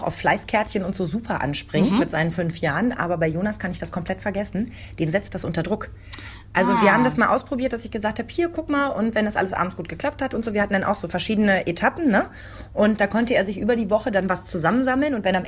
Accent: eastern Germany, Germany; ich bin noch im Osten groß geworden

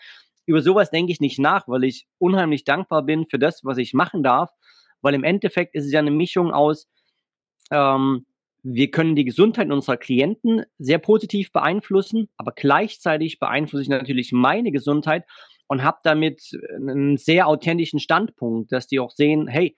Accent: Chemnitz, Saxony, Germany; in Chemnitz, Großraum Chemnitz, wo ich groß geworden bin und wo ich lebe und arbeite

